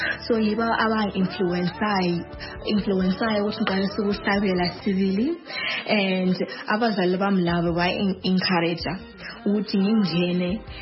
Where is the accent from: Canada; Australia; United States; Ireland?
Australia; born there; I was born in Australia. And that is where we currently reside.